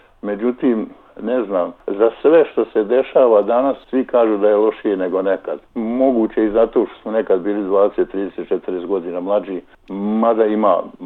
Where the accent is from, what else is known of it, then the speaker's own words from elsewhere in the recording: Slavonia, Croatia; born there; also born or lived in Brčko / Sarajevo; Ja sam rođen u Slavoniji, u Brčkom sam završio gimnaziju, u Sarajevu studirao političke nauke